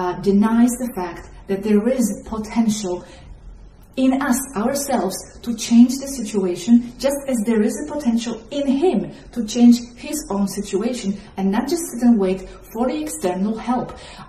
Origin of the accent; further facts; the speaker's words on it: Poland; English is a second language; moved away; I'm from Poland originally, and I have left Poland, I left Poland 20 years ago, more or less.